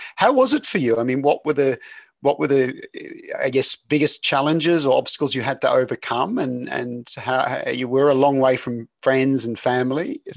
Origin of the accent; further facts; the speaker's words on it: Shepparton, Victoria, Australia; I grew up in Shepparton, a little town in country Victoria.